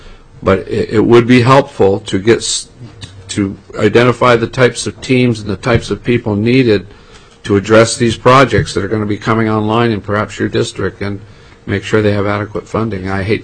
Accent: Vermont, United States; my home state of Vermont

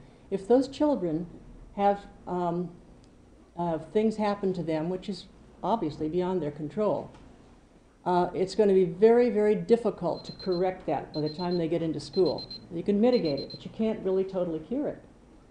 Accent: Fairbanks, Alaska, United States; Thank you. … from Fairbanks.

